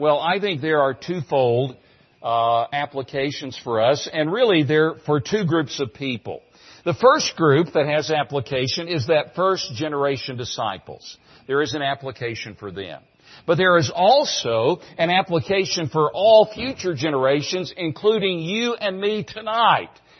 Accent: Tennessee, United States; I grew up in East Tennessee. I was from an unchurched family.

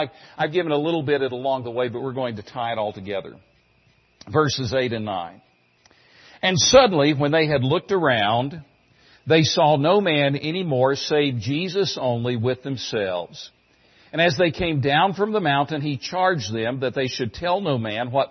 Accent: Tennessee, United States; I grew up in East Tennessee. I was from an unchurched family.

